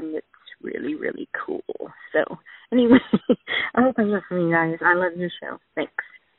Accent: Texas, United States; laughing because I'm from Texas and...

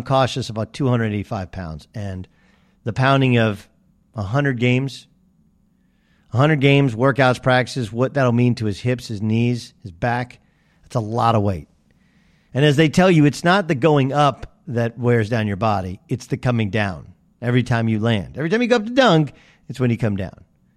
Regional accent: California, United States; Look, I grew up in Southern California and I felt like I knew a ton about college basketball.

